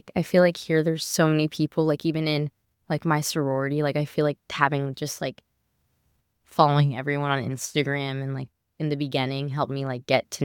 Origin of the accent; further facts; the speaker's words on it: North Carolina, United States; I'm from North Carolina, and a lot of people from my high school actually just go here.